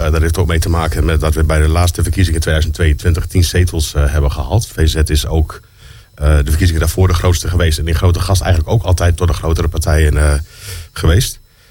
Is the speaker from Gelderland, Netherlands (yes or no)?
no; Leek, Groningen, Netherlands; Ik kom zelf uit Leek